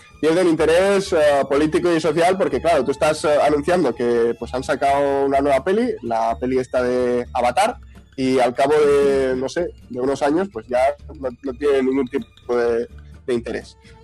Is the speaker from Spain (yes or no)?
yes; Xàtiva, Valencian Community, Spain; Aquí, por ejemplo, en mi pueblo, en Chátiva, pues, no sé, ya habíamos salido a tomarnos unas cañas